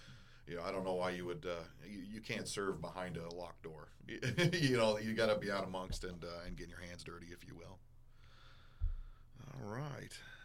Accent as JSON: {"language": "English", "town": "Bedford", "country": "United States", "tie": "born or raised there", "said": "Yeah, I grew up in Bedford, and that's a big change from what I remember now."}